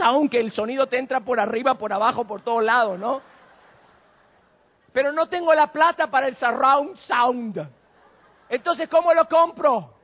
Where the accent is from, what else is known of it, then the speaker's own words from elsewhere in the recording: Argentina; Yo crecí en la República Argentina, en un barrio de clase media baja. ¿No? Éramos una familia de inmigrantes, mi abuelito vino de Ucrania.